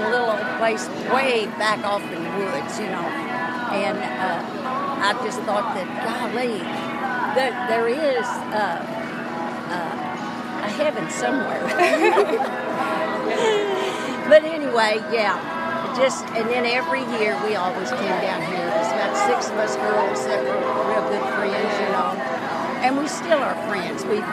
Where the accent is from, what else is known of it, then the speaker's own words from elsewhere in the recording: Kentucky, United States; Because we came from Kentucky.